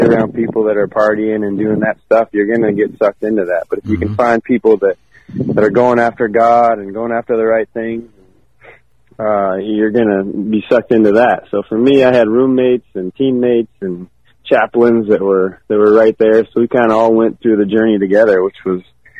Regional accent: Washington, United States; We played the Huskies, so I was in my home state.

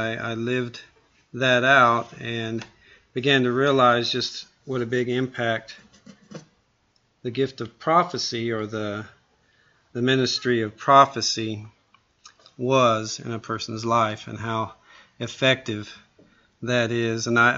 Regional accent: Georgetown, Texas, United States; I'm from Georgetown, Texas.

